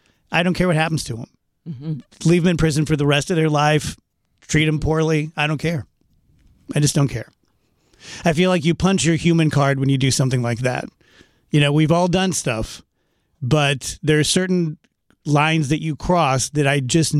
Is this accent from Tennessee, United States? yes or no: no; St. Louis, Missouri, United States; I said, no, I'm from St. Louis.